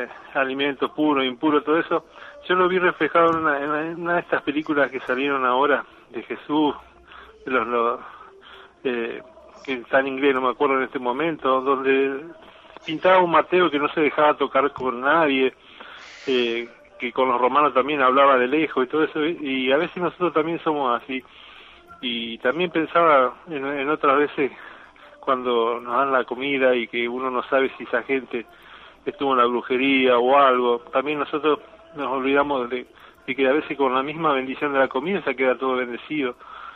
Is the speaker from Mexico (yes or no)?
no; Santa Fe, Argentina; de Santa Fe.